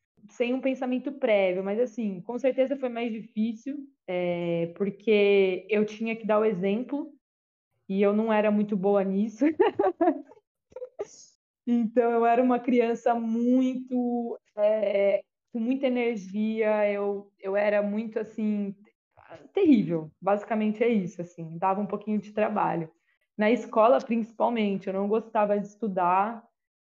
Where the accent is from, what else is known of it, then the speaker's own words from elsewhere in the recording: Casa Branca, São Paulo, Brazil; Eu sou de Casa Branca, interior, sou nascida em Casa Branca, interior de São Paulo, uma cidade, se eu não estou enganada, a uns 150 quilômetros de Campinas. É uma cidade bem pequena, de 27 mil habitantes, mais ou menos.